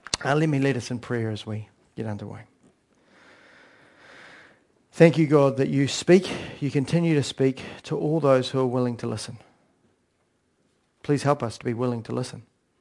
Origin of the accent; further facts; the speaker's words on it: New Zealand; And because I'm a Kiwi